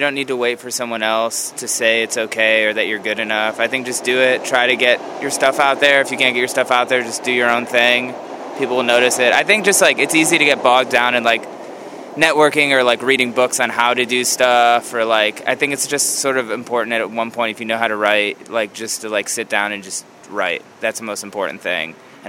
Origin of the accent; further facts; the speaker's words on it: Cleveland, Ohio, United States; Well, I'm from Cleveland originally